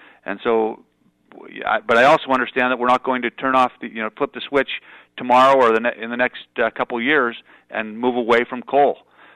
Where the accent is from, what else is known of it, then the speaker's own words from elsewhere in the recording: Butte, Montana, United States; I was born and raised in Butte, Montana. The Berkeley Pit was about six blocks from my backyard.